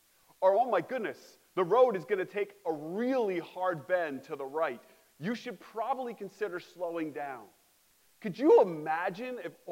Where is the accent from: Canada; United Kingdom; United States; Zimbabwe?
United States; West Milford, New Jersey; I grew up with 8 other siblings. I'm a pastor's kid. I grew up in West Milford.